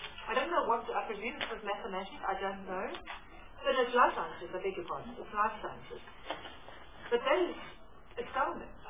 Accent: Eastern Cape, South Africa; Now, you know I'm from the Eastern Cape, so I take special interest in that.

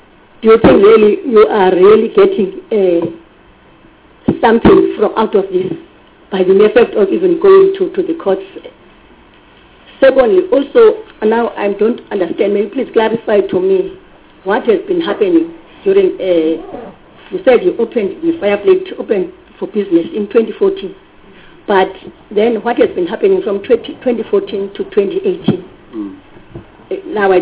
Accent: Soweto, Gauteng, South Africa; I come from Soweto in Shaweda, and I do frequent Limpopo and Zululand.

